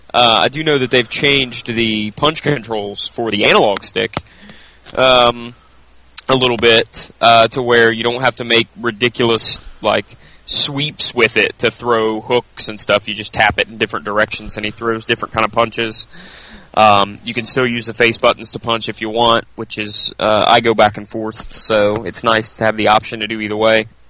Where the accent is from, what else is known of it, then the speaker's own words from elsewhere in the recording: United States; Hey, wait, I'm American.